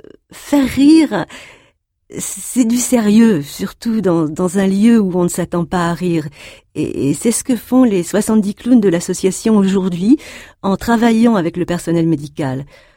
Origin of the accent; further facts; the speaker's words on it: New York, United States; 10 ans après, je suis rentrée à New York, ma ville natale, pour monter ma propre compagnie.